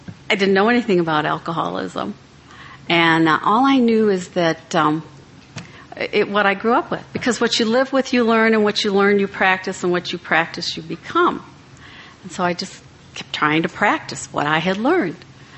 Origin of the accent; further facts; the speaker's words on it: Wisconsin, United States; I was born in Wisconsin and raised in a small town on Lake Michigan.